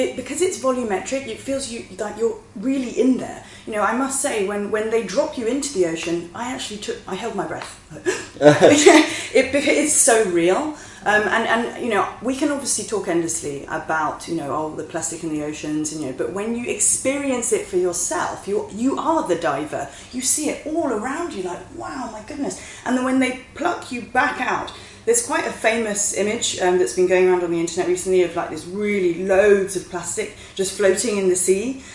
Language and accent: English; Singapore; also born or lived in England; Well, I'm half Singaporean, half English, right? And I've lived in both West and East.